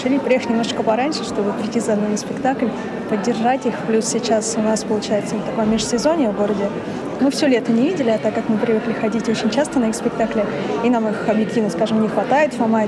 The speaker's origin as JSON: {"language": "Russian", "town": "Novosibirsk", "region": "Novosibirsk Oblast", "country": "Russia", "said": "Дело в том, что мы сами из Новосибирска"}